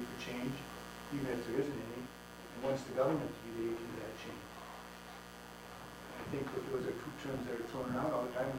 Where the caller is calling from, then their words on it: Michigan, United States; from the Peninsula, Michigan.